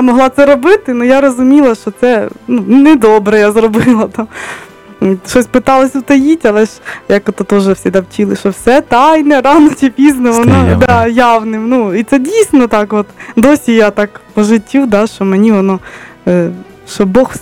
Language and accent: Ukrainian; Kyiv, Ukraine; born there; Я народилася в Києві, в християнській сім'ї.